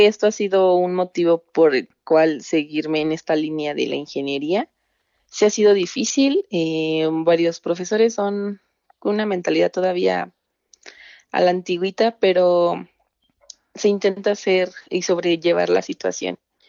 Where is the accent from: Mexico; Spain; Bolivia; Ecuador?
Mexico; Toluca, State of Mexico; Soy de Toluca.